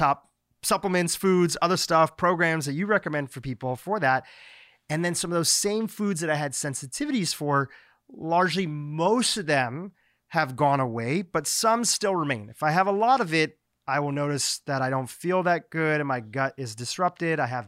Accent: Gujarat, India; I'm from the Gujarat region of India

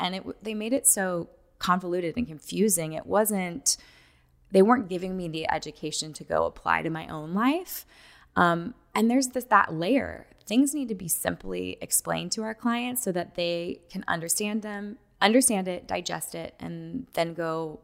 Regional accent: California, United States; I think, growing up in the 80s, growing up in Southern California, people are at the beach all the time.

